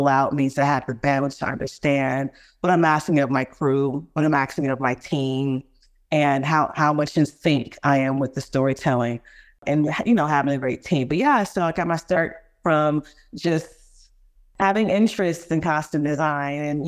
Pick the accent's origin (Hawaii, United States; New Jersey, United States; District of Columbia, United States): District of Columbia, United States; Washington; now in Los Angeles, United States; I am a Nigerian American, born and raised in DC, and first generation American. I am a costume designer here in Los Angeles, California.